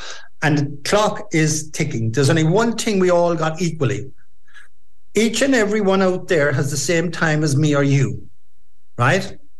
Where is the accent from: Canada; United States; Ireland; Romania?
Ireland; Munster; being an Irishman, you know, living in Kerry, being a Cork man